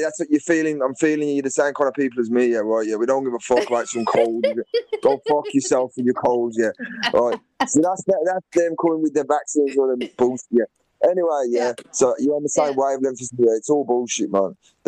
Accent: Birmingham, West Midlands, United Kingdom; I'm from England, Birmingham.

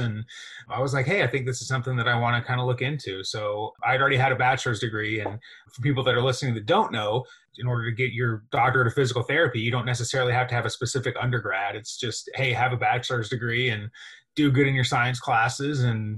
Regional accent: Oklahoma City, Oklahoma, United States; No, I'm from the Oklahoma City area. I live in a small town, actually not really a small town much anymore.

